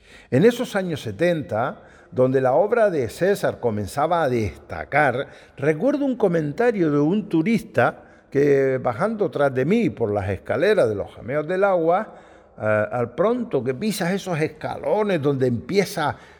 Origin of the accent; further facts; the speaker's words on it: Canary Islands, Spain; Yo soy un enamorado de todas nuestras islas y, como dice Néstor Doreste, soy más canario universal que canario de Gran Canaria.